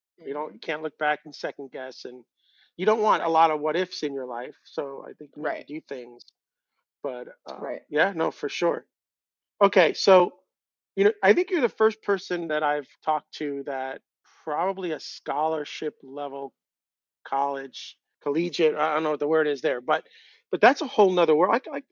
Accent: Northeast, United States; Maybe from growing up in the Northeast.

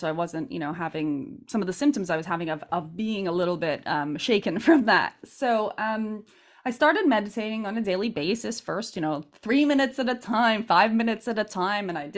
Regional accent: Montreal, Quebec, Canada; now in Milan, Italy; So I was born in Montreal, Canada. And on the English side of town, as you know, Canada is bilingual, especially Montreal.

